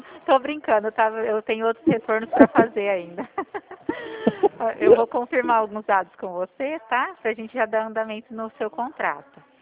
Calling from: Presidente Prudente, São Paulo, Brazil; Presidente Prudente, mas não vem ficar preocupado não achando que é Bernardes, porque não é não, tá? Só é perto.

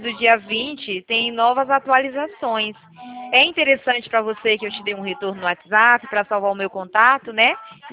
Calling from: Campinas, São Paulo, Brazil; Aqui de Campinas, São Paulo

